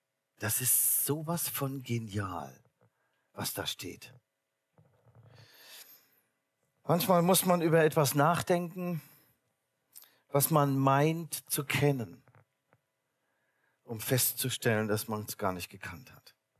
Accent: Thuringia, Germany; Ich komme aus dem Osten wie der Thomas Lorenz. Aus der Deutschen Demokratischen Republik, jedenfalls damals. Und aus Thüringen, aus der Nähe.

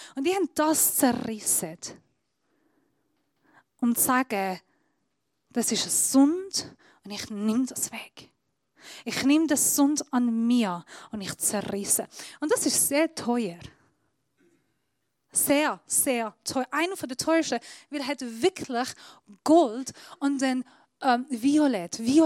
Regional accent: Iran; German is a second language; now in Switzerland; Ich bin Iranerin, ich darf nicht nach Israel, bis ich den Schweizer Pass habe.

